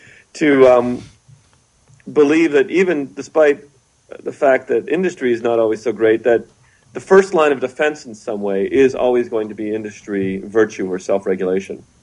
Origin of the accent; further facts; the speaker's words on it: Canada; also born or lived in United States; Even though I'm American, I was raised in Canada, so I'm also Canadian